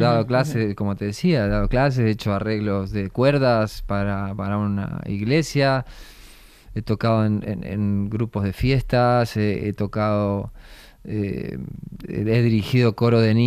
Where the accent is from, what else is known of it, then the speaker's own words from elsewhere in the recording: Argentina; accent: Argentine; now in Spain; si bien sigo manteniendo mi acento argentino, me siento muy, muy de acá.